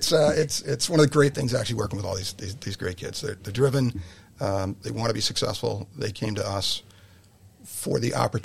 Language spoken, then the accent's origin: English; Massachusetts, United States; I grew up in Western Massachusetts. I didn't see lacrosse when I was a kid